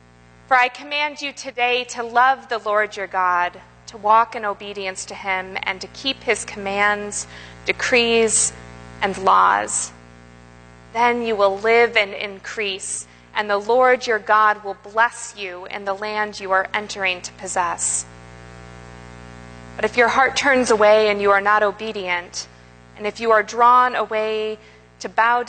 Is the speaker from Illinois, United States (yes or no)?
yes; Chicago, Illinois, United States; So as Austin shared, I grew up in Chicago.